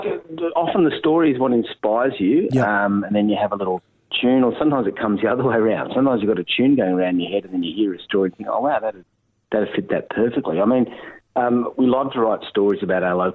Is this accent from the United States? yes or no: no; Kiama, New South Wales, Australia; we're from Kiama on the south coast of New South Wales, and pretty a holiday destination now, surfing and having your fish and chips, all that sort of stuff.